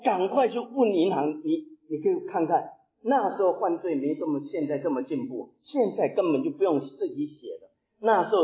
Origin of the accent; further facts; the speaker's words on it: Taiwan; 我是台湾来的，在台湾的时候，我们进了大学